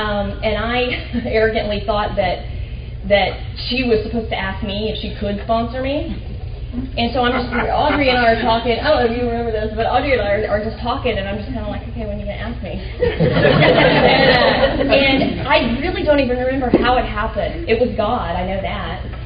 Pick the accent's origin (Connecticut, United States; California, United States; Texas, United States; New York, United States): Texas, United States; Dallas; I'm from Dallas, Texas, and Primary Purpose Group in Dallas is my home group. I've been out here for about 3 years